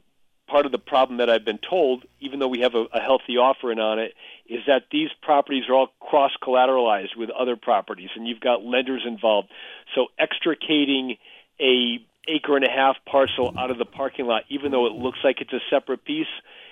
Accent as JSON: {"language": "English", "town": "Cromwell", "region": "Connecticut", "country": "United States", "lives_now": "West Hartford, United States", "said": "And I'm from Cromwell, Connecticut. I live in West Hartford with my wife, Maria, and our four kids."}